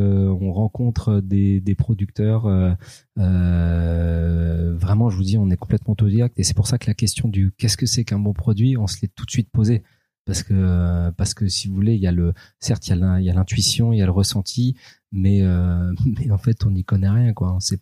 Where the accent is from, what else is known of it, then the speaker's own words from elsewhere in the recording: Paris, Île-de-France, France; on est fasciné en tant que Parisien, personne qui aime pas du tout du terroir, nous, absolument pas. On est purement autodidacte, on est né en ville et on aime la ville